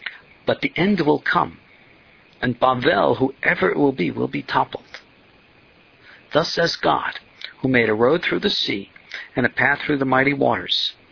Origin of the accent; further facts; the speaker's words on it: New York, United States; Just as a side note here, I was born and raised in New York, and I have never really liked New York.